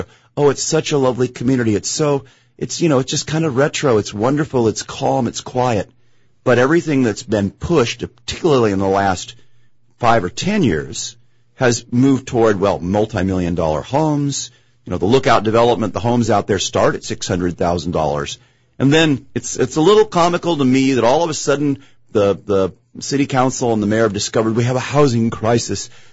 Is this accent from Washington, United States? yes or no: yes; Chelan, Washington, United States; I was born and raised up in Chelan and admitted to the bar 40 years ago